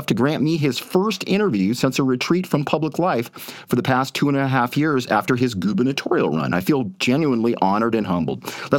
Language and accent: English; Canada; now in United States; and I'm Canadian, although I'm privileged to reside once again in the States.